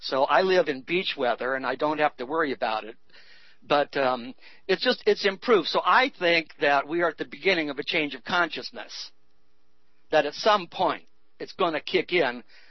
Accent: California, United States; when I grew up out in the San Fernando Valley, I watched smog move into the valley from the L.A. Basin, thick as soup, brown, dirty, moved right in.

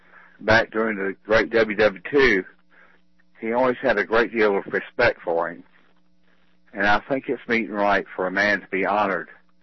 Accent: Camden, South Carolina, United States; the mayor of my hometown, Camden, South Carolina

